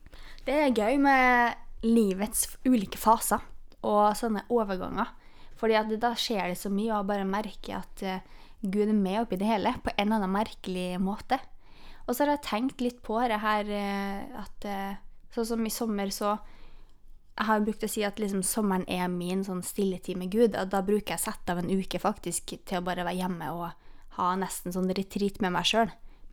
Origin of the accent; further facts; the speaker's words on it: Trondheim, Trøndelag, Norway; Ellers så var jeg hjemme I Trondheim, 2 turer faktisk.